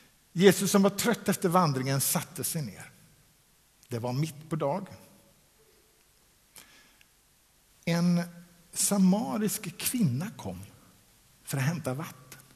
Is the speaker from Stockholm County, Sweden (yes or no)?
no; Västra Götaland County, Sweden; Jag är uppvuxen utanför Borås och kom med i EFS där i Borås